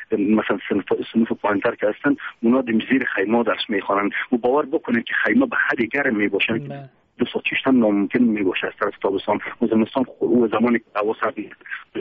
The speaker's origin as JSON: {"language": "Persian", "country": "Afghanistan", "said": "ما هم عضوی از افغانستان هستم و ما هم از ولایت غور هستم"}